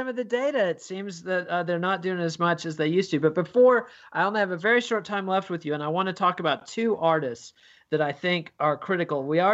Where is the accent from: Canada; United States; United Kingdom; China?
United Kingdom; as a Brit, you're more focused on England than most American historians